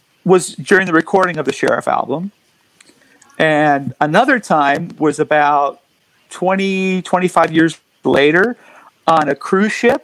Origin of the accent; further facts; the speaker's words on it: Toronto, Ontario, Canada; So I lived downtown Toronto in the Italian section.